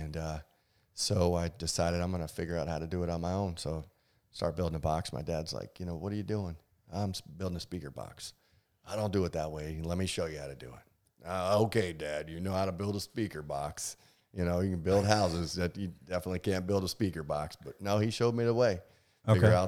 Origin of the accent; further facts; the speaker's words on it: Vero Beach, Florida, United States; Born and raised in Vero.